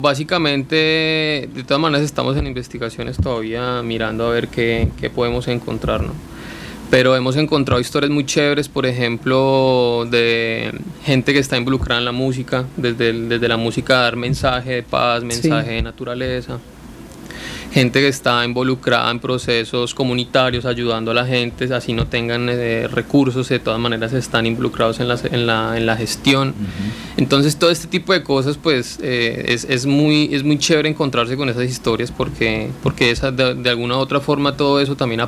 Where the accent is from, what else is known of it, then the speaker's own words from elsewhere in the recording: Cali, Valle del Cauca, Colombia; Yo soy caleño, yo uh-huh. vengo desde afuera